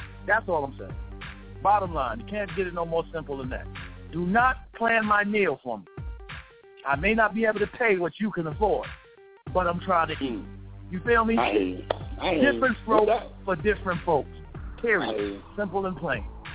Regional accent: New York, United States; And I'm from New York, and I would love to see New York basketball team do work, because to me it's like the mecca of street ball.

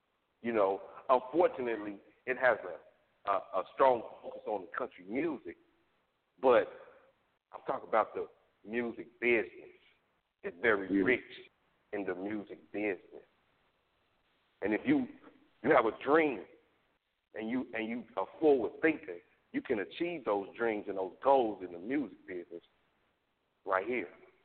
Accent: Nashville, Tennessee, United States; From Nashville.

